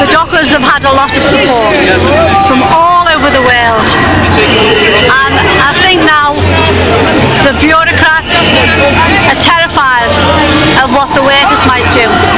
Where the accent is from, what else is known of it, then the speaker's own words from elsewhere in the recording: Liverpool, North West England, United Kingdom; We're from Liverpool.